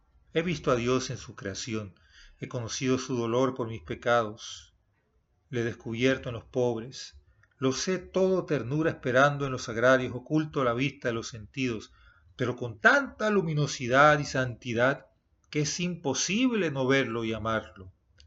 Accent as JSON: {"language": "Spanish", "region": "Colón", "country": "Panama", "tie": "born there", "said": "Nací en Colón, una de las 10 provincias de Panamá, una ciudad costera llena de historia, de la cual han surgido grandes pensadores y escritores. Siempre me he sentido colonense."}